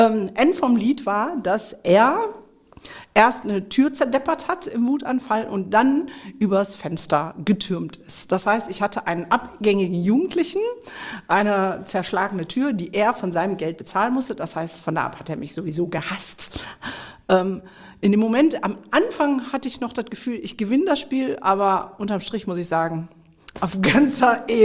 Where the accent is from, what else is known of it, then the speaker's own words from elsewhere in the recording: Mülheim an der Ruhr, North Rhine-Westphalia, Germany; wir kommen beide aus dem Pott, weil wir sind ja hier in Mülheim, in meiner Heimatstadt. Ja. Hier bin ich groß geworden